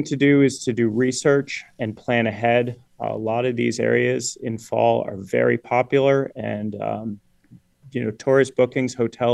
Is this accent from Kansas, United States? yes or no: no; New Jersey, United States; So I grew up in New Jersey, and I used to go over to Sussex County in the Poconos.